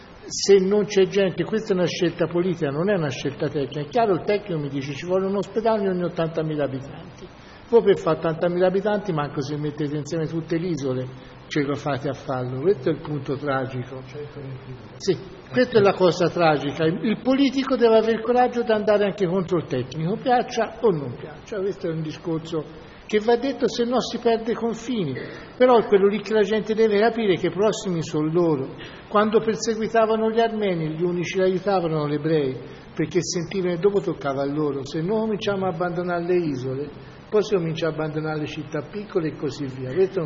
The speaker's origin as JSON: {"language": "Italian", "town": "Siena", "region": "Tuscany", "country": "Italy", "said": "io vengo da Siena, però abbiamo un territorio che si può paragonare a un'isola."}